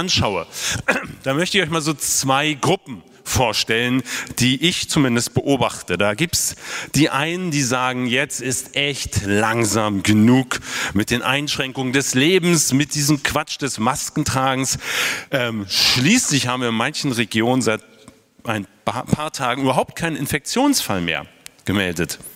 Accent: Berlin, Germany; die Demonstrationen darum in meiner Heimatstadt Berlin

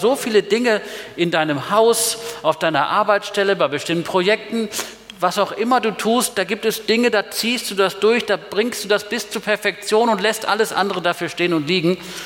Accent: Tanzania; now in Germany; Ich bin aufgewachsen in Tansania, da war das ein bisschen anders.

